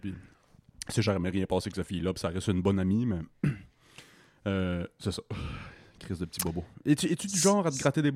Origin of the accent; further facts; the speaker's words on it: Quebec, Canada; Je m'en allais chez nous en Gaspésie.